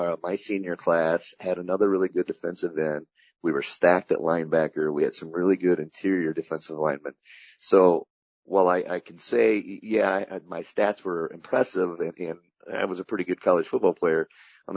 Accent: Westmore, Illinois, United States; have the really close personal relationships that you do with people and their families like we did growing up in Westmore.

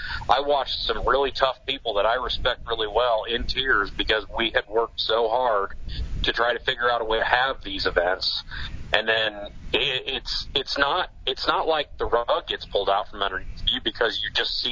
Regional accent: Iowa, United States; and I grew up in Central Iowa

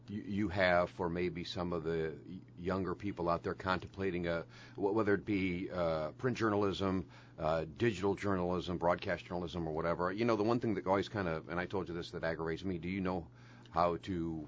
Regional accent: Quad Cities, United States; I grew up, I was a graduate of all of them, and I grew up in the Metro Quad Cities.

